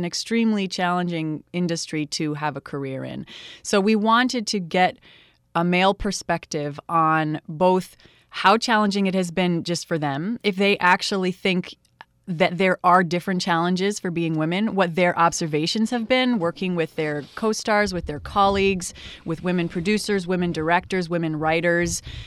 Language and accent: English; Canada; I'm glad I'm Canadian and I speak French